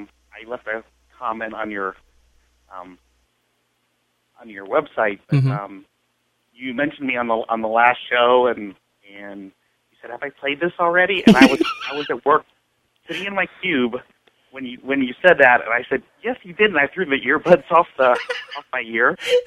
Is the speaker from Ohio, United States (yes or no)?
yes; Ohio, United States; now in Chicago, United States; I grew up in Ohio, actually.